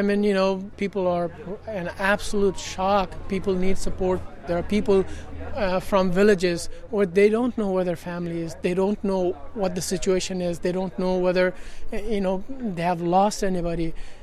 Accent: Nepal; when I say I'm from Nepal

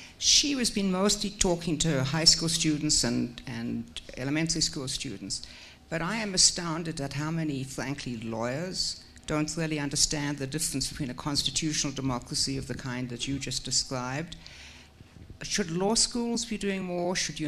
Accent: South Africa; I come from South Africa, which didn't have an independent judiciary

